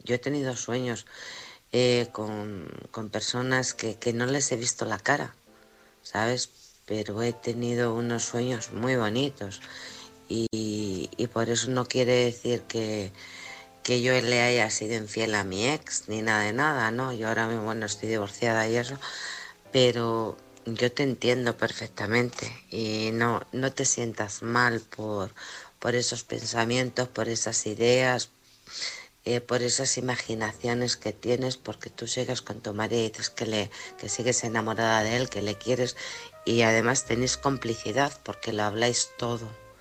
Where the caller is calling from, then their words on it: Alcorcón, Community of Madrid, Spain; de Alcorcón.